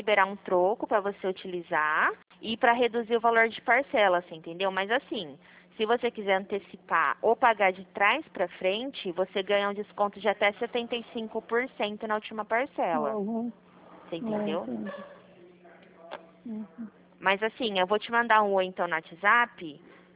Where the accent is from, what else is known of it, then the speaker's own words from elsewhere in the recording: Marília, São Paulo, Brazil; Eu sou de Marília